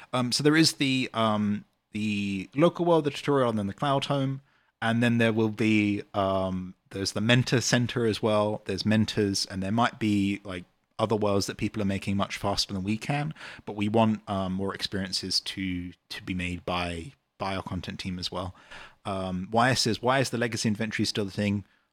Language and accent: English; United Kingdom; accent: British; I read changelogs in my British accent to people sometimes if we're in a session.